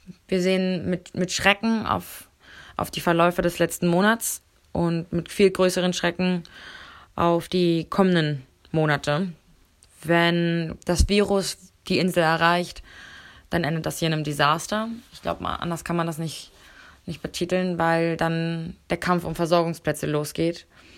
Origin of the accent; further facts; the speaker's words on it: Berlin, Germany; now in Lesbos, Greece; Ich bin eigentlich aus Berlin, bin seit November 2019 hier auf Lesbos.